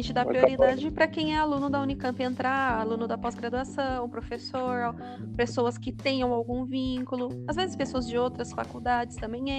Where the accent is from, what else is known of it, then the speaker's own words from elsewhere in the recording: Campinas, São Paulo, Brazil; eu nasci, eu cresci e permaneço vivendo em Campinas. Eu nunca nem morei em nenhum outro lugar na minha vida.